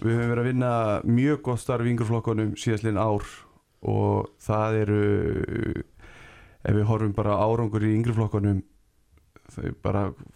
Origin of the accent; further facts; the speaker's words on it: Ólafsfjörður, Northeastern Region, Iceland; Ég Ólafsfirðingur.